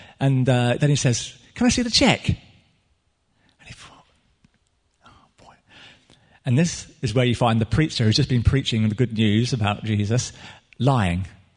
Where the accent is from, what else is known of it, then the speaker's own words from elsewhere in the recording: United Kingdom; because we're British and, you know, what's yours is yours, and, you know, we don't like to speak about money and things like that because it's a bit touchy.